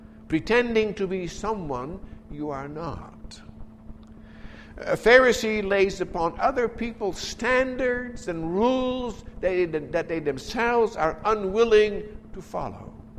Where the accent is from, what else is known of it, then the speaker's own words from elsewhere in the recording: Drenthe, Netherlands; I was a little boy growing up in the Netherlands in the province of Drenthe